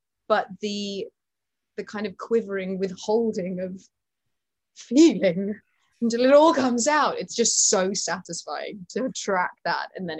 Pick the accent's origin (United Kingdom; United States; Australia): United Kingdom; I am very British in my don't handle praise very well.